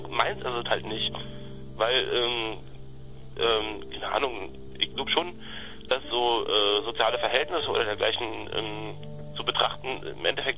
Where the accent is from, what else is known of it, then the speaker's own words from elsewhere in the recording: Bautzen, Saxony, Germany; born there; ich bin in Bautzen geboren und meine Familie ist eigentlich kommt eher aus einem anderen Teil der Lausitz. Und ich kenne das halt von so Familienpartys, dass ein Teil der Party halt nicht in Deutsch abläuft, sondern in Sorbisch.